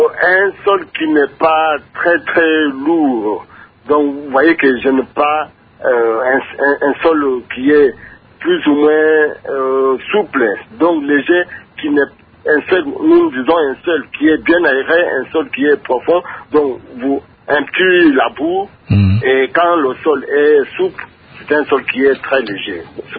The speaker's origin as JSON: {"language": "French", "region": "Kongo Central", "country": "DR Congo", "said": "comme chez nous au Congo central ici"}